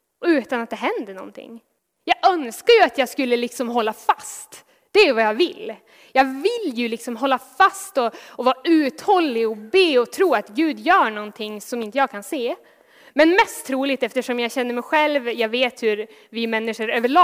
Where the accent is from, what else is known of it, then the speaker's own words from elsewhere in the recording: Västerbotten County, Sweden; born there; som Pingst har i Husmoliden, jättenära där jag är född